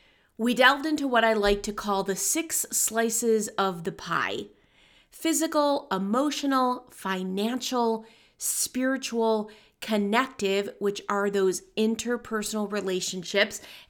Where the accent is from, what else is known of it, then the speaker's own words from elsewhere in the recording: Rochester, New York, United States; I had the honor of presenting at the Golisano Institute for Business and Entrepreneurship in my hometown, Rochester, New York.